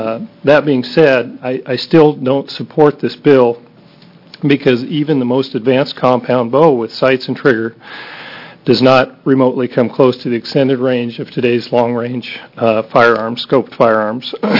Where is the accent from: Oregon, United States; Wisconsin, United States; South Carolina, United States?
Oregon, United States; Reedsport; I'm from Reedsport, Oregon.